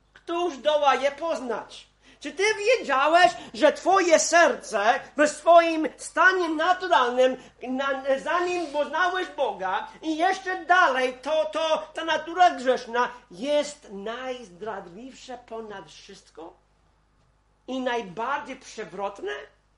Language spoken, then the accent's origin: Polish; Mexico; to, co mówię, to jest na podstawie tego, co sam widziałem w latach 60. w Meksyku